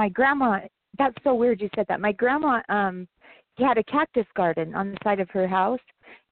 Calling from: Wyoming, United States

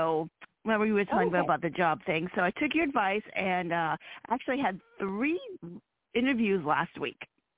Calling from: Virginia, United States; I want to Andrea, I'm calling from Virginia.

